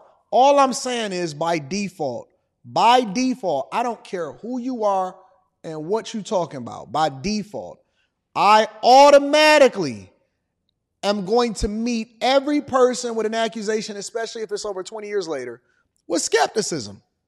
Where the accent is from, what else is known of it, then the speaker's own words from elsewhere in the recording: Detroit, Michigan, United States; I'm from Detroit, so we got to look at it a little bit different. Our lens is a little different than y'all's.